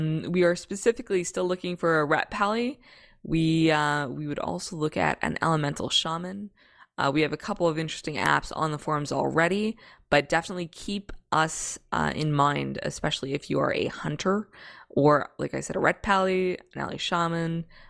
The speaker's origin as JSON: {"language": "English", "country": "Canada", "said": "I say all this coming from the background of being a Canadian, and like we like multiculturalism."}